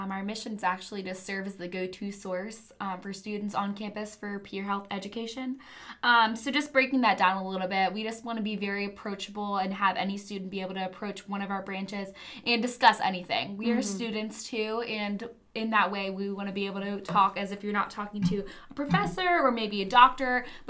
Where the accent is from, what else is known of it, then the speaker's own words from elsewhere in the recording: Salisbury, Maryland, United States; I'm from Salisbury, Maryland, the Eastern Shore of Maryland